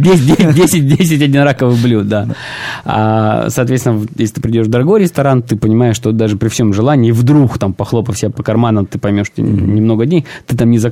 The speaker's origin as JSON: {"language": "Russian", "town": "Rostov-on-Don", "region": "Rostov Oblast", "country": "Russia", "tie": "born or raised there", "said": "в Ростове-на-Дону, откуда я родом."}